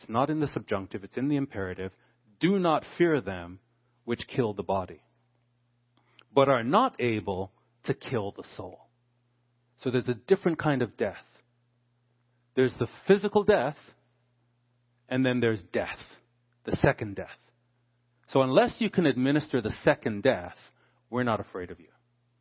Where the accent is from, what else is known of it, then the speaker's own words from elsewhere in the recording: Canada; Being a Canadian, I have no familiarity with guns.